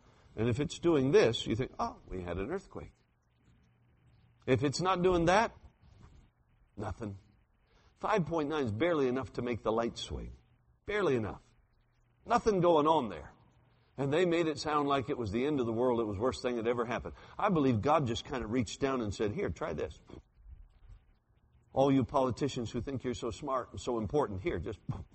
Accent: Alaska, United States; I'm from Alaska. We have earthquakes every day.

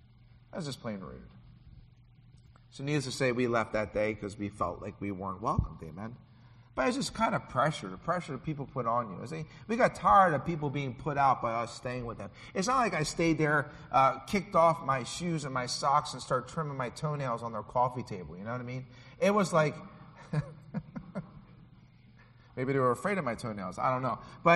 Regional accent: Philadelphia, Pennsylvania, United States; I'm from Philadelphia. I grew up in the streets.

